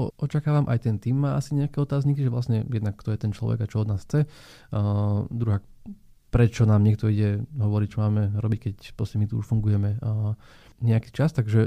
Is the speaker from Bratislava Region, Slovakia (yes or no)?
no; Žilina Region, Slovakia; bol som z Oravy pôvodom.